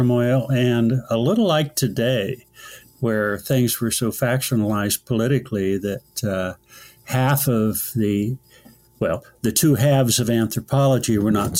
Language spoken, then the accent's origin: English; California, United States; one of the coolest ones to me growing up in California, I had a thing about California missions.